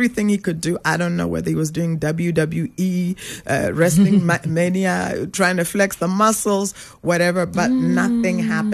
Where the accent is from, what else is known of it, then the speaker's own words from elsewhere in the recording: Canada; also born or lived in United States; because I grew up in Canada and I grew up in the States.